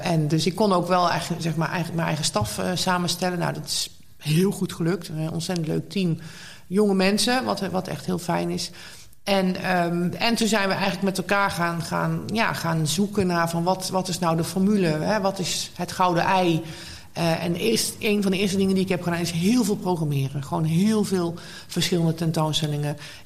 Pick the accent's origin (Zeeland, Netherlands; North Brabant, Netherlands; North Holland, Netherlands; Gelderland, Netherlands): North Brabant, Netherlands; Ik kom uit Brabant oorspronkelijk. Heb in Amsterdam geschiedenis gestudeerd.